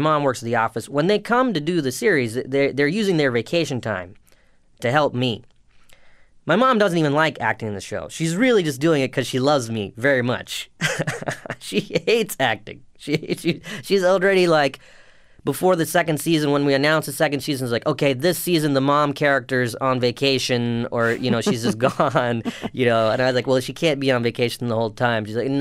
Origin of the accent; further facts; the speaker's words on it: South Carolina, United States; I grew up in South Carolina, so it was kind of hard to participate in the religion because there is no mosque or anything like that.